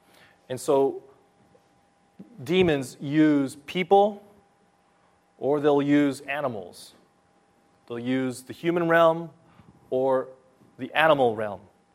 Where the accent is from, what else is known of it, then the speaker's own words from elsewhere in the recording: California, United States; I'm from California. I went to a small private Christian school, and our student body was about 2,000 students.